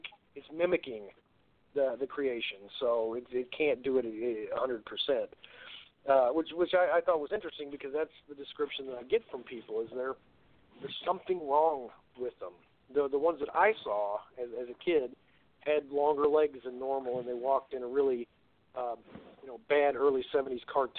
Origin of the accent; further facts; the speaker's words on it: Missouri, United States; I grew up near Kansas City, Missouri